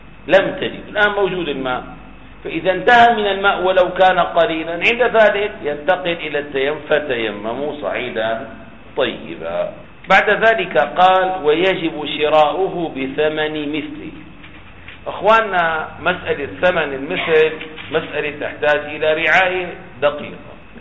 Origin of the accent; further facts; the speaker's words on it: Damascus, Damascus Governorate, Syria; والله عندنا في دمشق 25 أو مجانا